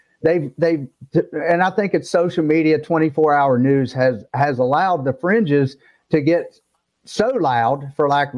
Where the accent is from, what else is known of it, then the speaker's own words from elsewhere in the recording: West Virginia, United States; Well, I come from West Virginia, which is the second reddest state in the country.